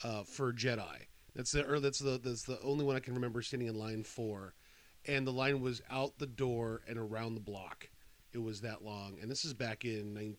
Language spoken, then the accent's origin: English; Lancaster, Pennsylvania, United States; This movie theater in my hometown in Lancaster, PA, when Ninja Turtles 2 came out